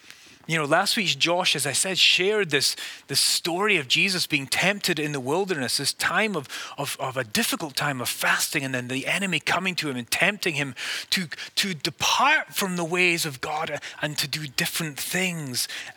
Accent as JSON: {"language": "English", "country": "United Kingdom", "said": "the country where I'm from Great Britain."}